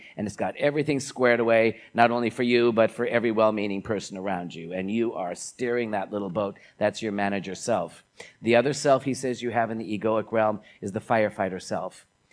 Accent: New York City, New York, United States; And then being the New Yorker that I am, I wanted to give him a tip

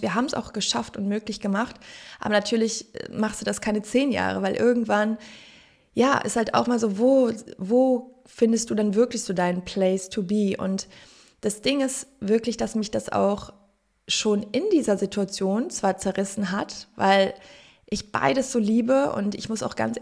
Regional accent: Cologne, North Rhine-Westphalia, Germany; also born or lived in Los Angeles, United States; wir haben auf 2 Kontinenten gelebt, zur Hälfte in LA, also in Kalifornien, zur Hälfte in Köln, so meine Heimatstadt

